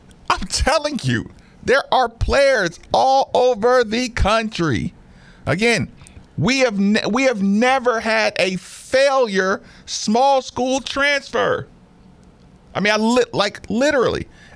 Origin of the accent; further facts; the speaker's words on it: Clarksville, Tennessee, United States; I grew up on Austin Peay's campus.